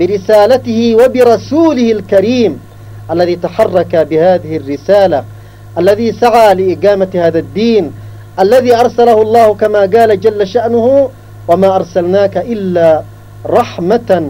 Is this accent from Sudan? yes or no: no; Yemen; ونحن كشعب يمني